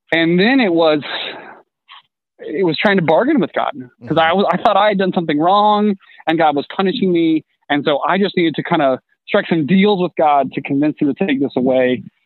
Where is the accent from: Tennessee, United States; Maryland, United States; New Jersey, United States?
Tennessee, United States; Yeah, so I grew up in East Tennessee.